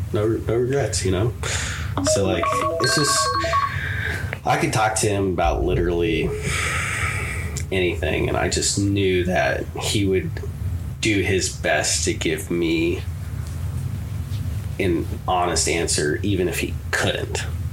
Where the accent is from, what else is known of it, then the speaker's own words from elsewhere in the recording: Bryce, Ohio, United States; Well, I grew up in Bryce, Ohio, small village of Bryce.